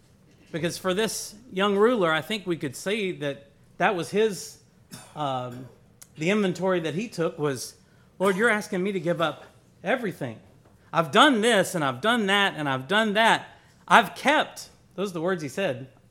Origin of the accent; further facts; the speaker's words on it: Luling, Texas, United States; You know, we didn't grow up in Luling. That's what I tell people now. We grew up outside of Luling, right? Luling was town, right? Lockhart was the city, right?